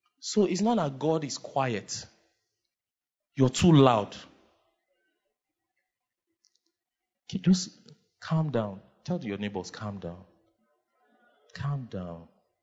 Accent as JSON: {"language": "English", "town": "Makurdi", "region": "Benue", "country": "Nigeria", "tie": "born or raised there", "said": "But I grew up in Makurdi. No, sorry, Sorry. Not joke. Sorry, Makurdi boy."}